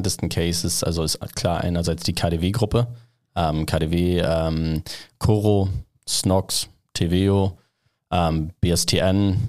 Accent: Flensburg, Schleswig-Holstein, Germany; Also bin aufgewachsen in Flensburg, Handewitt

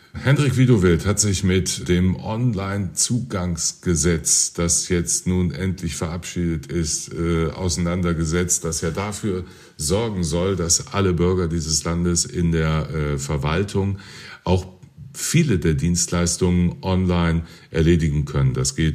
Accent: Berlin, Germany; als Berliner

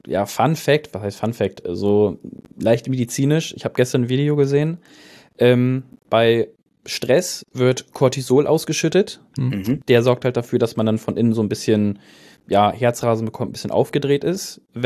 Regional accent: Bremen, Germany; weil er kommt aus Hannover, ich komme aus Bremen

